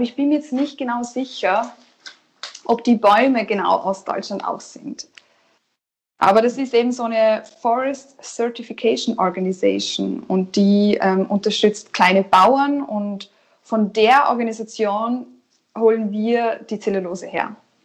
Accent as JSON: {"language": "German", "country": "Austria", "said": "wir sind eigentlich Österreicher."}